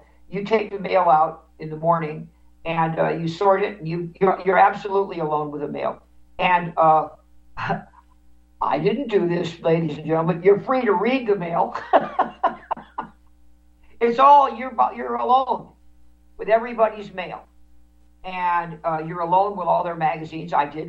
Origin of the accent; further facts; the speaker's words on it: Manhattan, New York, United States; born there; It's the city in which I was born, by the way. I have kind of a personal connection to that. I was born in Manhattan.